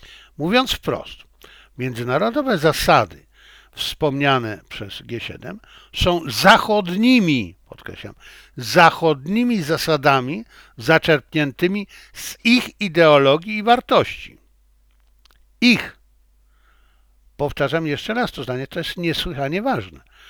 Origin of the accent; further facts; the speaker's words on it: China; also born or lived in Poland; bo ja jestem Chińczykiem. Nie, ja również jestem Polakiem. I przez całe życie myślałem po polsku.